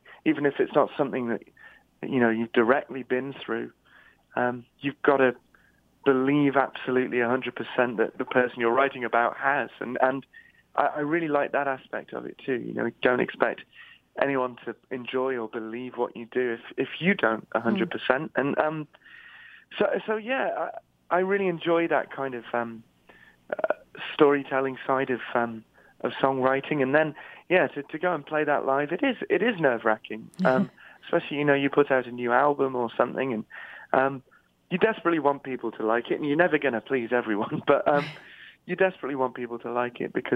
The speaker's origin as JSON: {"language": "English", "country": "Isle of Man", "tie": "born or raised there", "said": "I grew up on the Isle of Man, which is a very small little island in the British Isles, and very close community."}